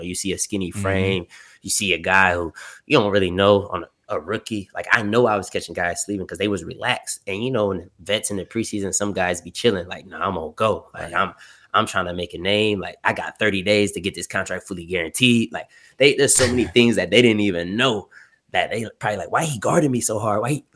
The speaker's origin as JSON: {"language": "English", "town": "Goshen", "country": "United States", "said": "And I'm like, man, like I come from Goshen."}